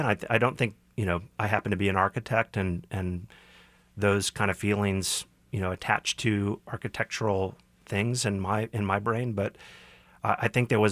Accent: Kansas City, Missouri, United States; growing up in Kansas City, you could always feel like there was another plan

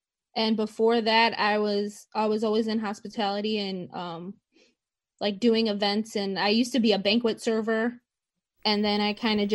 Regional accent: Chicago, Illinois, United States; I'm from the south side of Chicago.

